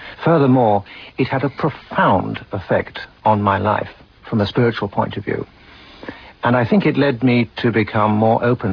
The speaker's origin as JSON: {"language": "English", "region": "England", "country": "United Kingdom", "said": "Being English, we hadn't been introduced, so I didn't go any further."}